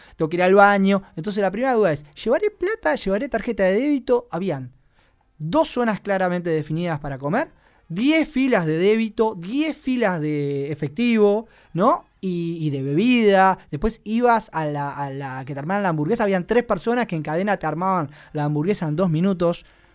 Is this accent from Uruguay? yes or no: yes; Uruguay; El primero, como uruguayo, la organización.